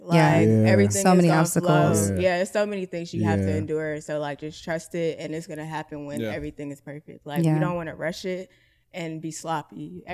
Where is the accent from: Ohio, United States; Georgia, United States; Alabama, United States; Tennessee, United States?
Georgia, United States; Atlanta; I will say, so I'm from Atlanta.